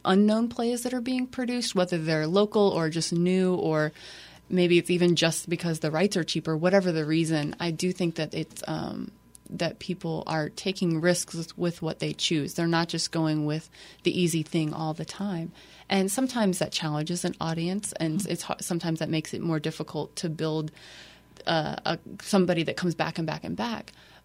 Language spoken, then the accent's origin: English; Missouri, United States; the choice was between here and my hometown, which is in Missouri